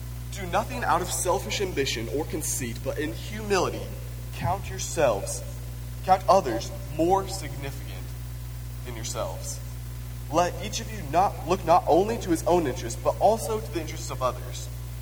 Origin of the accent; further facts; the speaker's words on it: Texas, United States; So as a Texan with Texas pride, preaching on humility, I'm going to try to put away some of my Texas pride as much as I can.